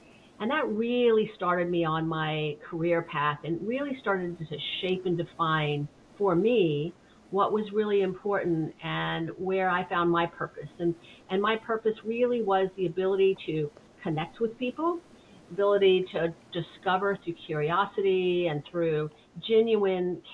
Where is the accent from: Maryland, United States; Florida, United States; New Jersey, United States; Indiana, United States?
Florida, United States; Miami; I was living in Miami, born and raised in Miami, and met the CEO of Ryder Truck Rental.